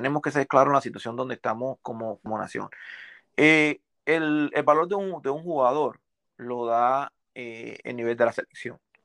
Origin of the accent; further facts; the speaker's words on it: Cuba; vemos como hijos nuestros, como cubanos, como amigos y como familia.